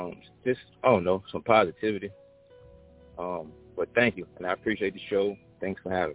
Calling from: Richmond, Virginia, United States; Yeah, I'm here in Richmond, Virginia.

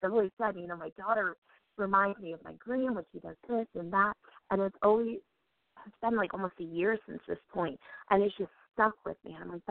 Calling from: Delaware, United States; I'm calling from Delaware.

